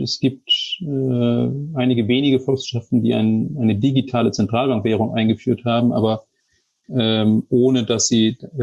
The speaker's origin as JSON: {"language": "German", "town": "Lübeck", "region": "Schleswig-Holstein", "country": "Germany", "said": "ich komme ja aus Lübeck ursprünglich und da sieht man diesen Wandel relativ stark"}